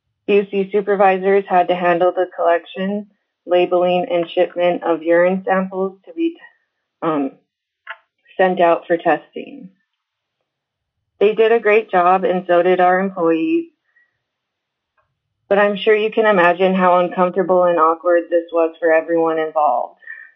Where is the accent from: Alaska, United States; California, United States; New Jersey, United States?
Alaska, United States; Kotzebue; now in Utqiagvik, United States; Well, I grew up in Kotzebue. I am proud to call Barrow my home.